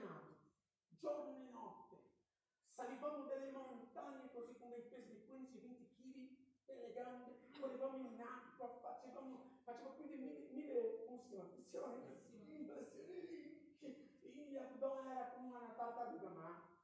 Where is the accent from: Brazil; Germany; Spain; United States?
Brazil; Italian is a second language; Allora, in Brasile lo sapete, il calcio è tutto. E io sono brasiliano